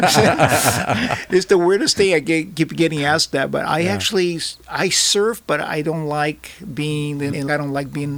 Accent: Newport Beach, California, United States; also born or lived in Brazil; I grew up in Newport Beach. My dad was, I have a blessed life because my dad moved from China to Japan to Brazil to a small farm town in Brazil to Newport Beach, California. So we came here in 1975

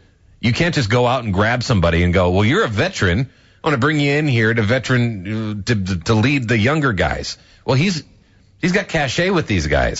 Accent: South Dakota, United States; Growing up in South Dakota, I feel this kinship.

